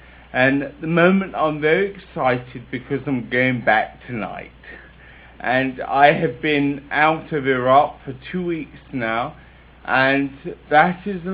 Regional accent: England, United Kingdom; So even though I'm English, I'm more American than English.

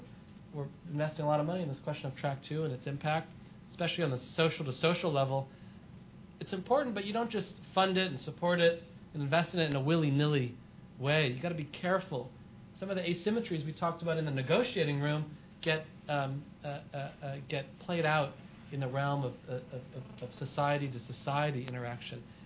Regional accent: California, United States; because I'm from California, I'll use the Hollywood metaphor.

